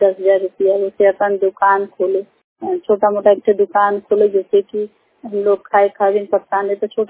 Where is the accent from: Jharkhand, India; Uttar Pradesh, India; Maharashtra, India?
Uttar Pradesh, India; Diyav; हमारे गांव दियाव है, हमारे पोस्ट मिर्जापुर जमुआ बाजार जिला मिर्जापुर। हम बहुत गरीब परिवार से हैं सर।